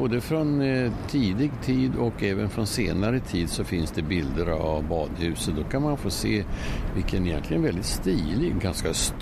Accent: Uppsala, Uppsala County, Sweden; i min hemstad Uppsala så lärde jag mig simma i precis motsvarande stort badhus nere vid Fyrisån.

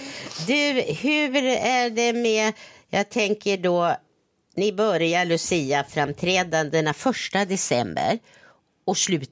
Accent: Gävle, Gävleborg County, Sweden; Som Gävlebo.

